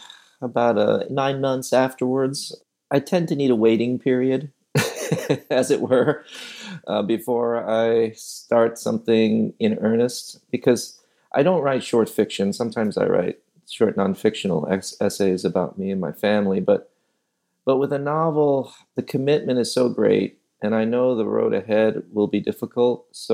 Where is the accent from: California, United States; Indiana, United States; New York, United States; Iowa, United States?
New York, United States; I grew up in New York, in the city, and then in the suburbs.